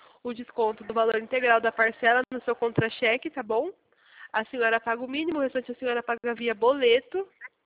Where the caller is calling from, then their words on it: São Paulo, Brazil; Hoje eu falo com a senhora do interior do estado de São Paulo